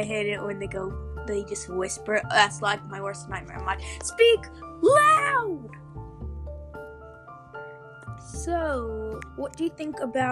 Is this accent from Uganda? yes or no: no; Australia; Like hearing kookaburras since we're Aussie.